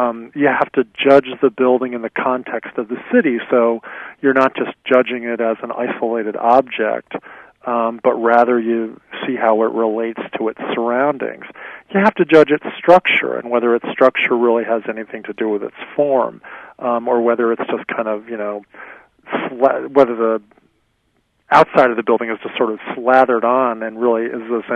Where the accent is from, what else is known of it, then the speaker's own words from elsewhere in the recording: New Jersey, United States; because I grew up in New Jersey and went to the beach all the time as a kid.